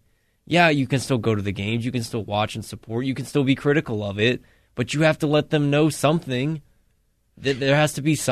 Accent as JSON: {"language": "English", "region": "Colorado", "country": "United States", "said": "oh, I'm from Colorado. We just went to a parade, and next year we're going to a Rockies parade"}